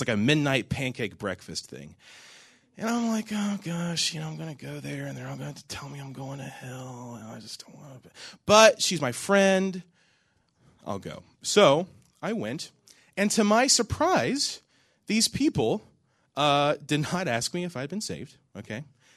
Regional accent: Ripley, West Virginia, United States; So I grew up in Ripley, West Virginia. Is there anybody from West Virginia in here? I'm the only country boy.

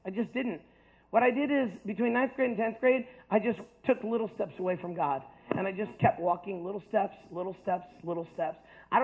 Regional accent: Steubenville, Ohio, United States; also born or lived in Cleveland / Virginia; I grew up in Virginia, and I grew up in Ohio. Born in Cleveland, moved all around, but then spent most of my time growing up in Virginia in Steubenville right down the road.

